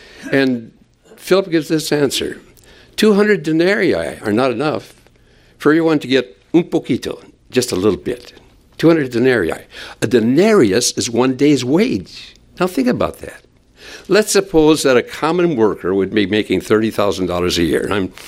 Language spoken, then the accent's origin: English; Minnesota, United States; I grew up in Minnesota. We grew up with evening being dusk, you know, about 5 o'clock until nightfall. But we came to Texas